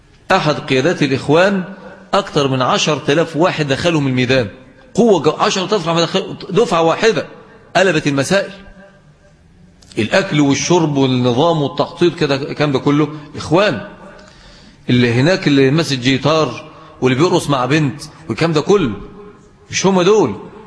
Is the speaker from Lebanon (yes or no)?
no; Mansoura, Dakahlia, Egypt; المقابر عندنا في المنصورة في منطقة اسمها العسوي